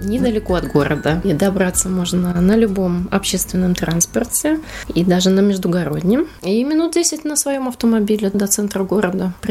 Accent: Rezekne, Latgale, Latvia; also born or lived in Riga; Мама вернулась назад в Резекне. И сюда я уже переехала из Резекне, когда училась в университете. Я резекненка. Маленькая меня мама перевезла назад в Резекне на свою историческую родину.

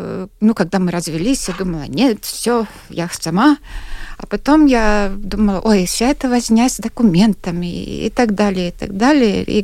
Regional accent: Latgale, Latvia; Я как человек из Латгалии

